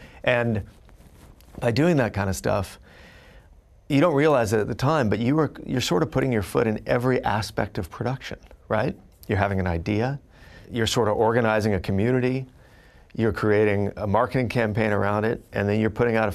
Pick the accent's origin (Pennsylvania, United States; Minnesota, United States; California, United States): California, United States; Fullerton; But growing up, I grew up in Fullerton, California, and Fullerton was the home of, I think, three very important things.